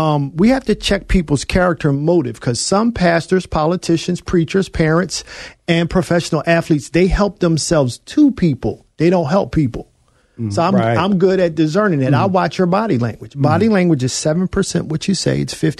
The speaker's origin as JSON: {"language": "English", "town": "Philadelphia", "region": "Pennsylvania", "country": "United States", "tie": "born or raised there", "said": "And I grew up in the housing projects in East Falls. So I'm from North Philly."}